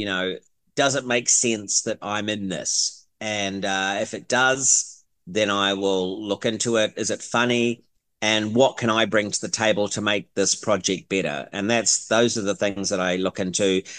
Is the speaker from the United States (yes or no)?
no; New Zealand; I'm a Kiwi.